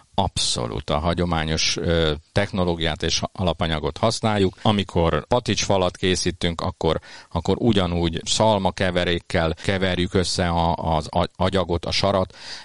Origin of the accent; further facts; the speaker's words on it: Balaton Uplands, Hungary; és hát ugye ott nőttem föl a Balatonfelvidéken, ahol ezek a melvédes tornácok a jellemzőek